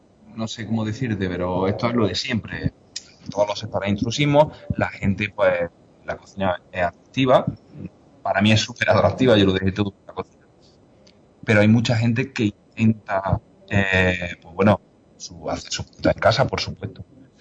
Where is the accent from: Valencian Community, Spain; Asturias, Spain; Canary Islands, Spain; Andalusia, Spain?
Andalusia, Spain; Córdoba; moved away; yo tengo la suerte de poder haber vuelto a Córdoba, porque yo soy cordobés, tengo mucho tiempo fuera